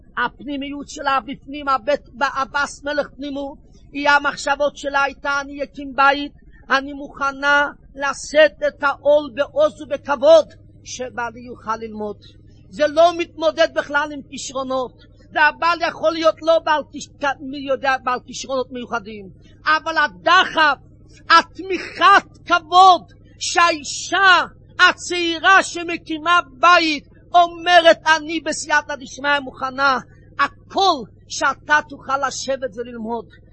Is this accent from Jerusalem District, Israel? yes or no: yes; Jerusalem, Jerusalem District, Israel; now in Bnei Brak, Israel; אני גר היום בבני ברק, אבל אני יליד דור שביעי מצד האמא של ירושלים.